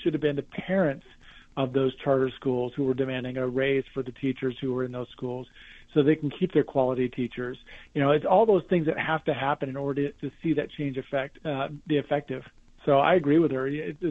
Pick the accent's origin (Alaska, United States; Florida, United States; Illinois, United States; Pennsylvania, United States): Alaska, United States; You know, I grew up in Alaska, but, you know, being in Southern Nevada all these years is really – soften me up.